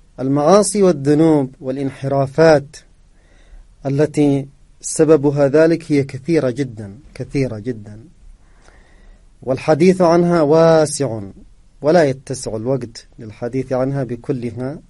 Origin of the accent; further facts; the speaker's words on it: Yemen; ونحن كشعب يمني نعاني من العدوان